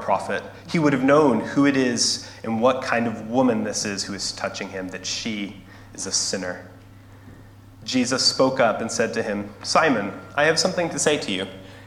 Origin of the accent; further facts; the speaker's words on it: Albuquerque, New Mexico, United States; born there; I was born in Albuquerque, New Mexico, to a good family with good structures, with an aunt and uncle that lived in town and grandparents that lived in town